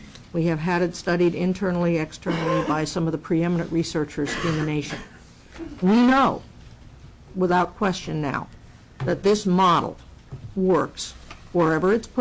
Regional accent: California, United States; I am from Butte County, California, and I am a special assistant district attorney in that county of approximately 215,000 people.

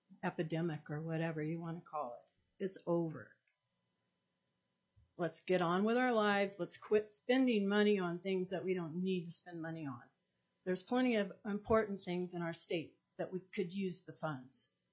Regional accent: Juneau, Alaska, United States; I'm from Juneau.

